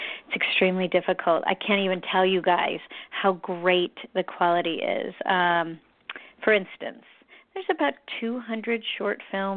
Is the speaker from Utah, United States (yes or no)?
no; Orlando, Florida, United States; I consider Orlando kind of my hometown.